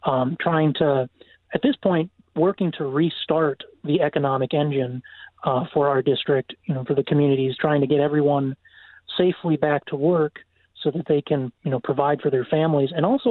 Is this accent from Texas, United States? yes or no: no; West Salem, Wisconsin, United States; I'm from West Salem, Wisconsin. Been on the village board here for 5 years.